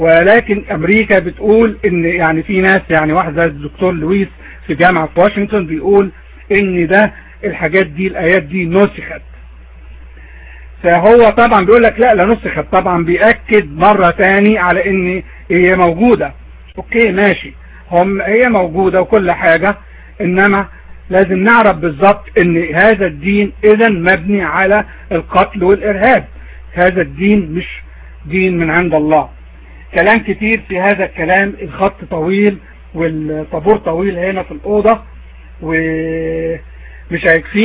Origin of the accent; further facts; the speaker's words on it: Egypt; moved away; عند الأقباط عندنا في مصر، فكم بالحرق ان احنا موجودين هنا في بلاد المهجر.